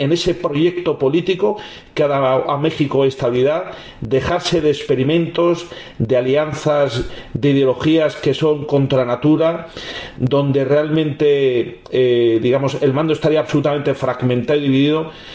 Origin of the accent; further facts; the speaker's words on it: Spain; Yo, como español, desde luego estoy orgulloso